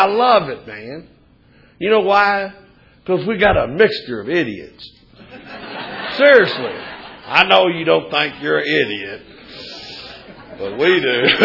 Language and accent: English; Kentucky, United States; now in St. Petersburg, United States; I'm originally from Kentucky, and I used to belong to a Tuesday night group that met on Saturday morning.